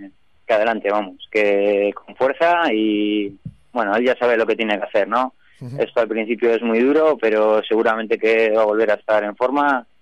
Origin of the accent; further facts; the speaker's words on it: Colindres, Cantabria, Spain; que va a ser en Colindres, es en mi pueblo, es justamente a 20 metros de mi casa